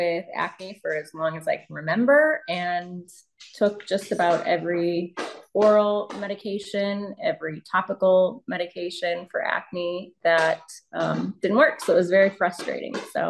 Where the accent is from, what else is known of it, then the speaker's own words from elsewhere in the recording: Rockford, Illinois, United States; now in Chicago, United States; No, I am in Chicago now. I grew up in Rockford, Illinois.